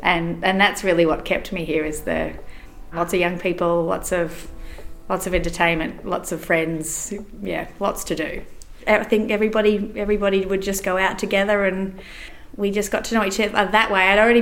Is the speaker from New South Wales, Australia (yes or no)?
yes; Armidale, New South Wales, Australia; also born or lived in Sydney, Australia; I was born in Sydney, but moved to Armidale in New South Wales, a regional town, much bigger than Quamboan, but still a regional town. And I went to primary school there at a small school